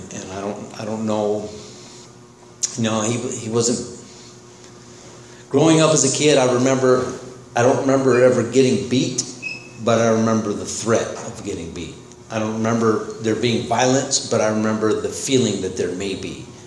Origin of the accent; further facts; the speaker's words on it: Laguna Beach, California, United States; I'm from Laguna Beach. I wasn't born there, but that's all I remember. And my dad was one of the first professors hired at UCI Irvine.